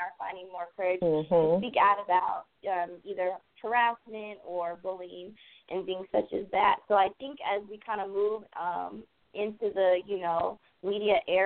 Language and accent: English; Peoria, Illinois, United States; but I'm currently from Peoria, Illinois, which is a small city outside of Chicago.